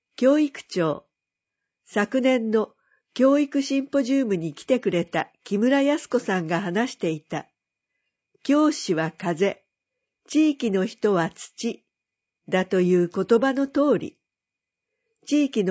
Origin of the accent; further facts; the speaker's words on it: Tokyo, Japan; now in Hayama, Japan; 私は東京育ちなので